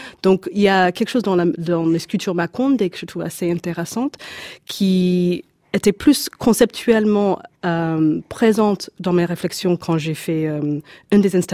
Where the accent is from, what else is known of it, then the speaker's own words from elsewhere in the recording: Canada; now in Europe; Et voilà, grandi là-bas, et aussi maintenant en Europe.